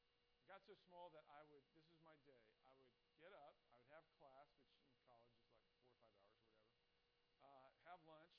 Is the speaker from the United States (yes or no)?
yes; Herndon, Virginia, United States; I grew up in Herndon. Matter of fact, I was born in Herndon when there was less than 2,000 people in Herndon. Most of the people that lived in Herndon at that time were farmers. My grandfather actually lived on the main street in Herndon, Eldon Street.